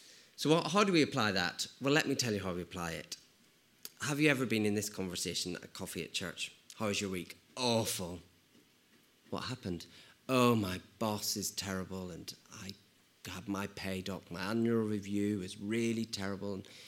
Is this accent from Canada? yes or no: no; United Kingdom; And so as British people, we tend to sort of be quite snooty about people we expect to boast.